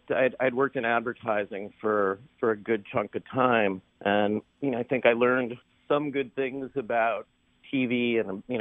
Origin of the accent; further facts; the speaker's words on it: Golden Valley, Minnesota, United States; I grew up in Golden Valley, and at some point my family kind of moved over by Lake Calhoun